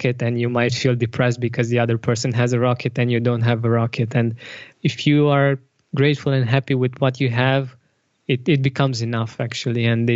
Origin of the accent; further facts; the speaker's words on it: Romania; English is a second language; but I'm based in Romania. I'm Romanian. My English is my second language, so if my English is not perfect, that might be the reason.